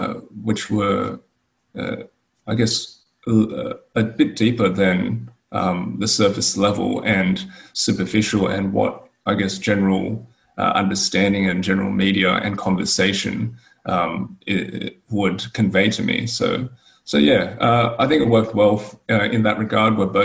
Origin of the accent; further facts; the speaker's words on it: Sydney, New South Wales, Australia; I was born and raised here in Sydney, Australia. And I'm first generation Australian-born Chinese. So my parents immigrated from Hong Kong in the late 70s, early 80s.